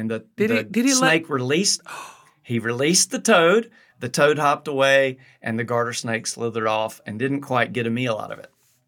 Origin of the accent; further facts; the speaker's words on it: Raleigh, North Carolina, United States; I grew up in Raleigh.